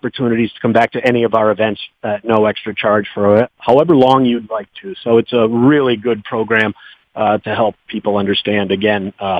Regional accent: New York, United States; Well, Chris, you know, like I said, I am from New York, but I am a Steeler fan, even after last night

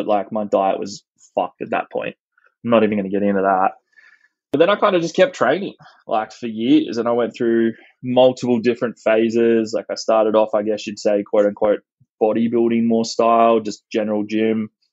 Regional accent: Townsville, Queensland, Australia; moved away as an adult; now in Gold Coast, Australia; like I grew up in Townsville and I moved out of Townsville. I think it was like 4 weeks after I graduated school. I just packed everything into my little Suzuki Swift and drove down to the Gold Coast.

